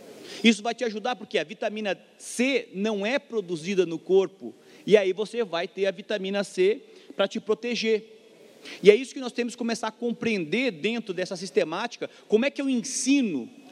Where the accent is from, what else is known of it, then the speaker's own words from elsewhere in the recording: Santa Maria, Rio Grande do Sul, Brazil; born there; indo para Santa Maria, onde eu nasci